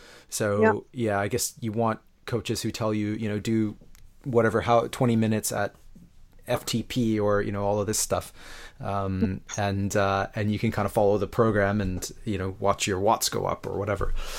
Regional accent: Canada; I'm from Canada

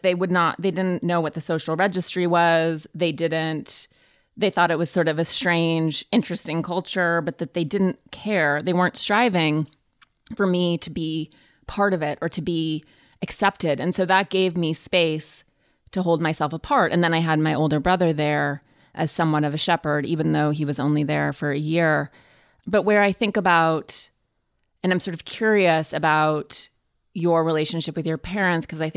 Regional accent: Montana, United States; But you think about, you know, as I came from Montana, my parent, like boarding school is such a totally foreign concept.

